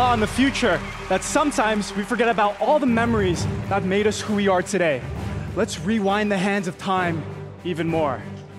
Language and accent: English; Los Angeles, California, United States; I'm from Los Angeles.